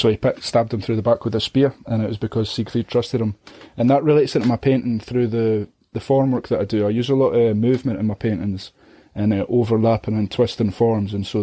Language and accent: English; Scotland, United Kingdom; said to all these old folks who were giving me their cards and asking me questions and judging me for being Scottish.